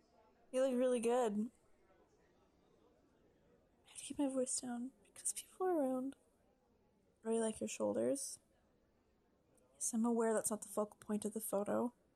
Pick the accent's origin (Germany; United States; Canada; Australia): Canada; Vancouver, British Columbia; I'm from Vancouver. I know, I should be the one wearing yoga pants.